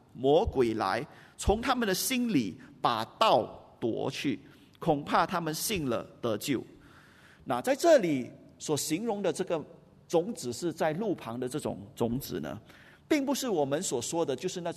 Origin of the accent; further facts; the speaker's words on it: Singapore; 用我们新加坡人的话就是他是有 pattern 的啦